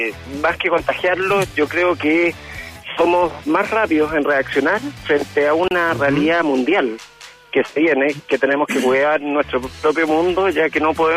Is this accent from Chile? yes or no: yes; Chile; Como el último consumidor somos todos los chilenos, los que vamos a pagar somos nosotros.